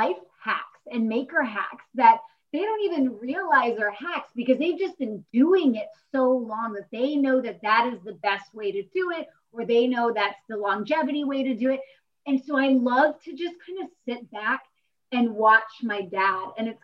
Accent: North Carolina, United States; I've been doing more relief work back home because I'm from North Carolina.

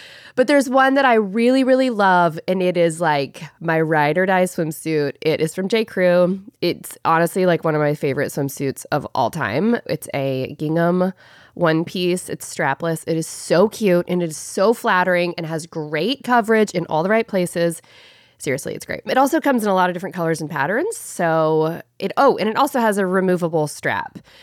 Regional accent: Pensacola, Florida, United States; So I love being a born and raised Florida girl. I grew up in Pensacola on the Florida Panhandle, where my husband Brian and I are raising our own kids now.

